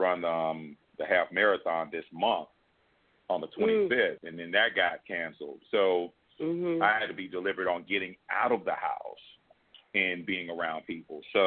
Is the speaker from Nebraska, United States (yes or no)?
no; Nashville, Tennessee, United States; another friend who I grew up with here in Nashville